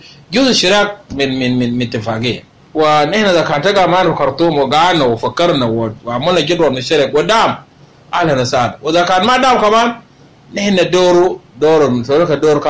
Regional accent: South Sudan; في النهاية أراضي جنوبية. وبيناك من الجنوب نحن من الجنوب

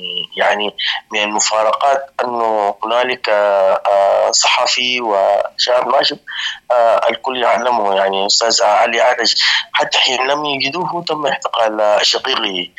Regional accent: Sudan; لا سبيل لنا كلنا كسودانيين غير التفاوض والحوار من أجل إيقاف هذه الحرب.

